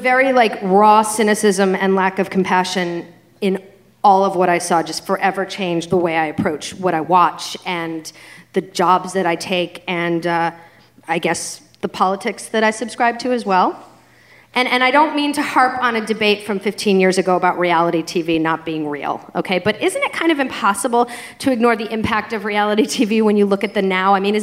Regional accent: Boston, Massachusetts, United States; this really sweet lug of a guy from my hometown of Boston.

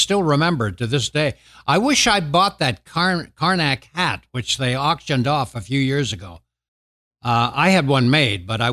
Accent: Canada; now in United States; Which, you know, was my start in the U.S. because I'm a Canadian, and that was the first show I did.

